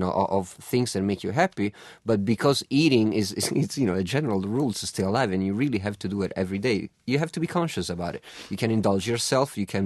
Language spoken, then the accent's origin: English; Florence, Tuscany, Italy; you know, I grew up in Florence. Florence is 350,000 people.